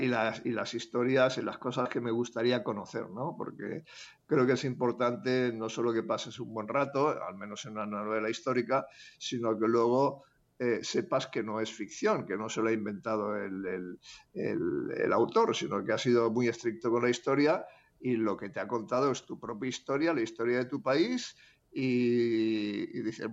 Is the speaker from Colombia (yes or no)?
no; Barcelona, Catalonia, Spain; now in Madrid, Spain; Sí, aunque ahora resido en Madrid. Yo nací en Barcelona y mi infancia la pasé en un barrio que en esa época era bastante conflictivo, ahora aún lo es, que es el Raval.